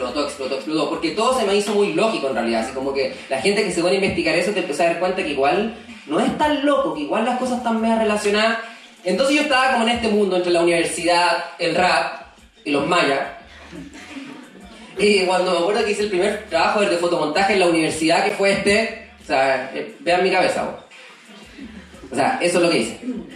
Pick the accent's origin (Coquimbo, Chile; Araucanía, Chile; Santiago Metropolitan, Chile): Santiago Metropolitan, Chile; Santiago; Estoy ubicado en Curao, en la quinta región. Me fui a abrir el estudio allá, yo soy de Santiago, pero buscando calidad de vida, me fui para allá.